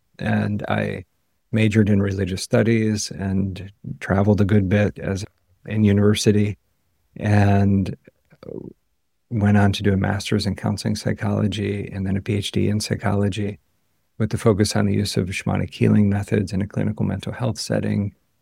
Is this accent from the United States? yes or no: yes; United States; I grew up in the United States.